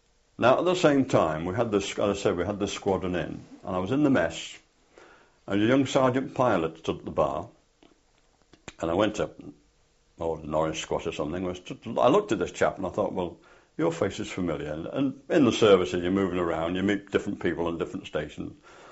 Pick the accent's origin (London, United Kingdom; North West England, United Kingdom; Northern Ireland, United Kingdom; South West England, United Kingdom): North West England, United Kingdom; Stockport; also born or lived in Crewe; "Well, I come from Stockport. Where do you come from?"